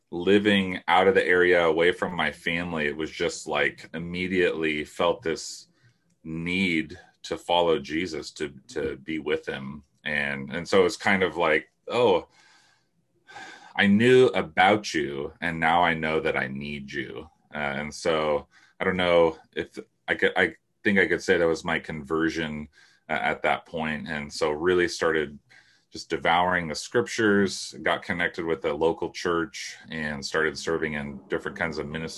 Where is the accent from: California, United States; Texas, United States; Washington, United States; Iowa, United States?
California, United States; also born or lived in San Diego; I was born actually in San Diego, which is why I'm a San Diego Padres fan. But we moved up to Humboldt County, which is in the far northwest corner of California. When I was in kindergarten